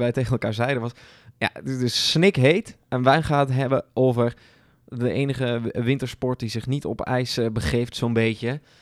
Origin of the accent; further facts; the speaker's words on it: North Brabant, Netherlands; Als Brabander moet ik me nu opwerpen als een soort buffer?